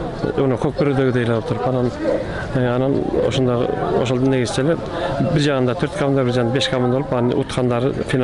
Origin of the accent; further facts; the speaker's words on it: Kara-Suu, Osh Region, Kyrgyzstan; Ушулар мен Карасуудан келдим.